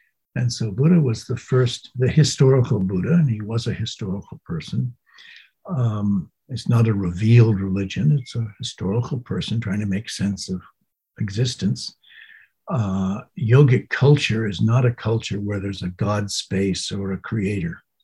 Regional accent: United States; accepting the culture that I grew up in America

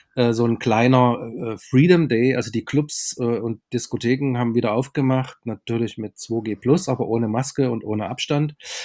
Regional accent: Dresden, Saxony, Germany; born there; Ich bin in Dresden geboren

